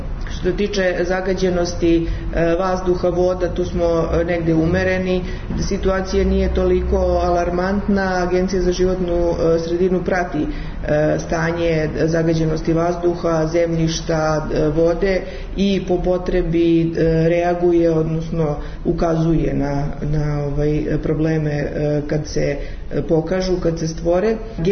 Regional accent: Serbia; se i radi i na svetskom nivou, a i mi kod nas u Srbiji radimo

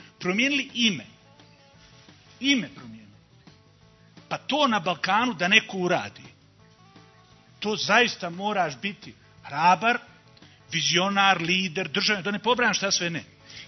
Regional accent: Bosnia & Herzegovina; ja sam iz BH

